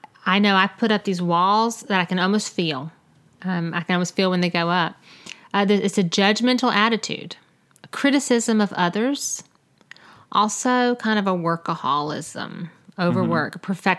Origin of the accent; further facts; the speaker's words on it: United States; I'm just American.